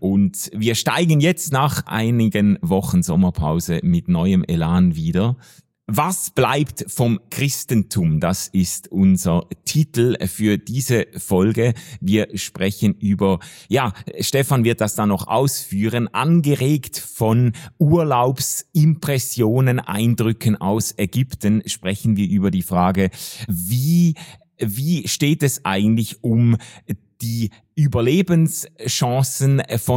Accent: Schaffhausen, Switzerland; jedes Jahr verbringe ich einen Abend mit meiner wunderbaren Schwester in Schaffhausen, in meiner Heimatstadt

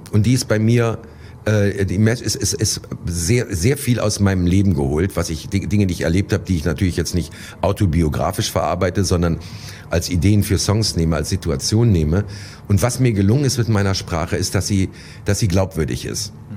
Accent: Germany; ich bin ein Kind des Westens

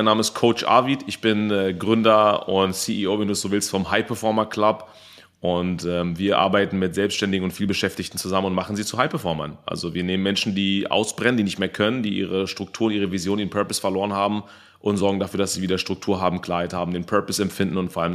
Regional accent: Germany; born or raised there

